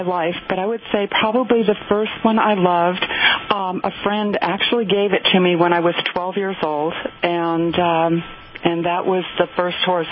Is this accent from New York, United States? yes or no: no; Vermont, United States; because I'm from Vermont, so I'm from a big dairy state.